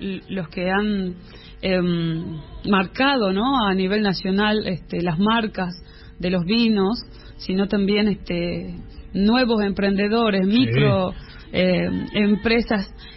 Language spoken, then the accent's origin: Spanish; Salta, Argentina; Yo soy una semilla del Valle Calchaquí, donde nacen los vinos de altura. Entonces hay una bohemia hermosa de la Pachamama, de esa zona, de esta región que me ha visto nacer. Vengo de manos y de cosecheros